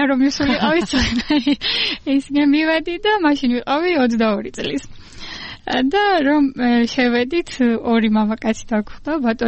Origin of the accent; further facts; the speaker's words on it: Apeni, Kakheti, Georgia